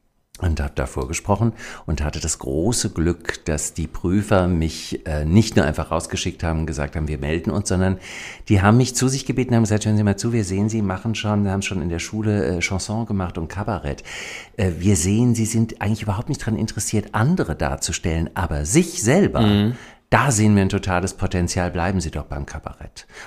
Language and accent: German; Bad Homburg, Hesse, Germany; born there; Aber ich bin in Bad Homburg geboren, bei Frankfurt